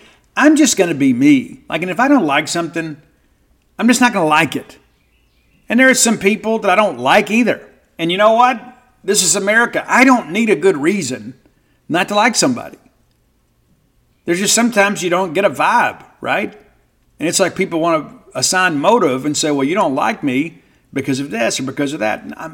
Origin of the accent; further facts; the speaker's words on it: Mississippi, United States; Number 10, I grew up in South Mississippi, right?